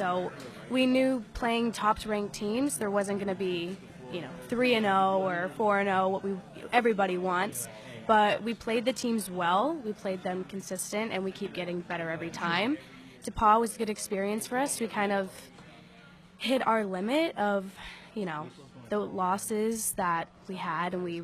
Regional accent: Royal Oak, Michigan, United States; I am from the Royal Oak area. I played at Shrine.

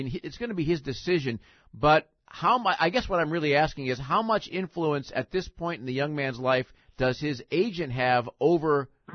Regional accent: Chicago, Illinois, United States; and being a Chicagoan, and when I was always a White Sox fan, still am, and I was there, I was living there when he came to the Sox

